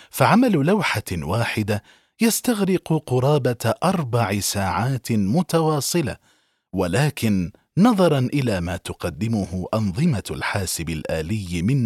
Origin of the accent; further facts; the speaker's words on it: Baghdad, Baghdad Governorate, Iraq; also born or lived in Mosul; مسقط رأسي مدينة الموصل، لكننا نزحنا عنها إلى بغداد، وهناك ترعرعت وتلقيت دراستي الثانوية والجامعية.